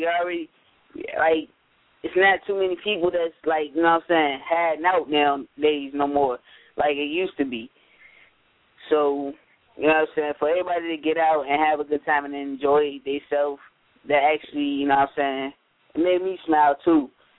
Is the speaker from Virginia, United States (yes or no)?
yes; Virginia, United States; I'm from Virginia.